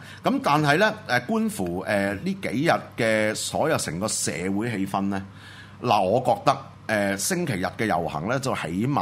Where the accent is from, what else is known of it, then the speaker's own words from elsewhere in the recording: Hong Kong; 咁對於我哋呢一脱嘅香港人嚟講咧